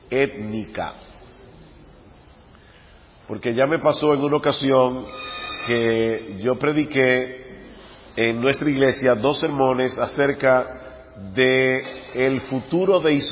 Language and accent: Spanish; Dominican Republic; yo soy palestino de nacional, yo soy dominicano, pero soy palestino de descendencia.